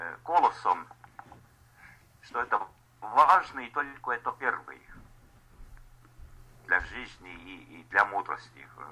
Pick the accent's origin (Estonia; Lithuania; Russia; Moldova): Estonia; мы здесь из Эстонии